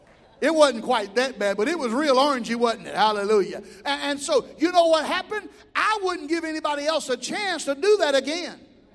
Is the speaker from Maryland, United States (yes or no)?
no; Mobile, Alabama, United States; also born or lived in Panama City / Blountstown; I'm from Mobile, Alabama, which was a big town. Even though I lived in the rural area, I'm from the big town. Then I moved from there to Panama City, Florida, the redneck Riviera.